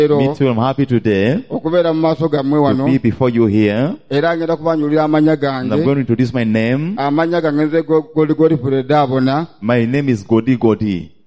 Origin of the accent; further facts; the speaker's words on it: Lugazi, Central Region, Uganda; How many people here from Lugazi? Those I started with, those I grew up with in Lugazi